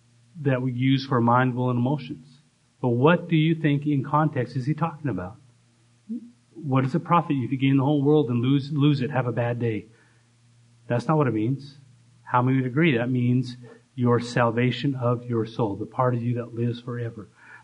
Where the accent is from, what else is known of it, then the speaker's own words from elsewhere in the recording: Canada; I'm from Canada. We don't take the time to peel.